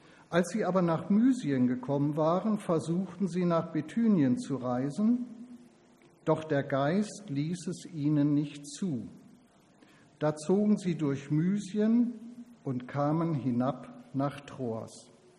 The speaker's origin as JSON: {"language": "German", "region": "North Rhine-Westphalia", "country": "Germany", "tie": "born or raised there", "said": "Ich bin ja im Ruhrgebiet groß geworden. Das ist eine Ecke, wo man gerne mal so lockere, lustige Sprüche von sich gibt."}